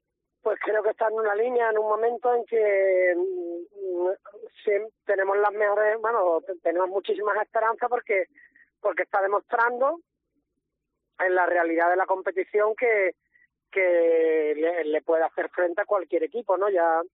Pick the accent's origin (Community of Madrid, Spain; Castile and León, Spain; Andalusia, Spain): Andalusia, Spain; Cádiz; yo como gaditano